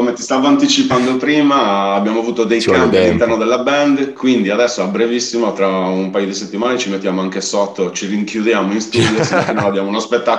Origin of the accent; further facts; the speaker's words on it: Sardinia, Italy; Avevo anche paura di tornare, anche se mi mancava tantissimo la mia terra, come tutti i sardi.